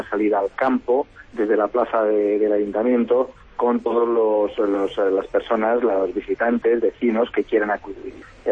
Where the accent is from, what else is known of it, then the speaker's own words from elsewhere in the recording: Navaluenga, Castile and León, Spain; a mí me gusta Navaluenga porque es mi pueblo, porque es donde yo nací, porque es donde me crié